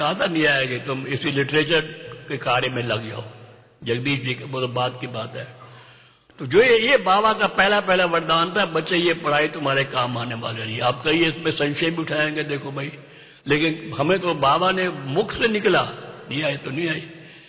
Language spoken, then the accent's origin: Hindi; Haryana, India; हमारा गांव था रादौर के पास, एक गांव है वहां गए